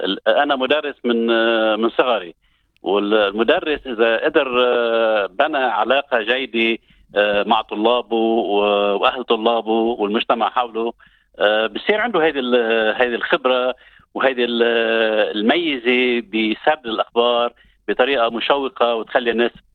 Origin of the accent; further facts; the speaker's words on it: Marjayoun, Nabatieh Governorate, Lebanon; now in Australia; اولا انا من لبنان من منطقه مرج عيون